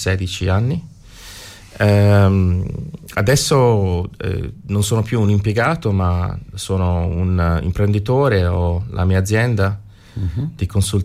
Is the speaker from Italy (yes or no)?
yes; Palese, Apulia, Italy; also born or lived in Modugno / Bari; in provincia di Bari. E sono cresciuto in un piccolo paese marino chiamato Palese, una piccola cittadella.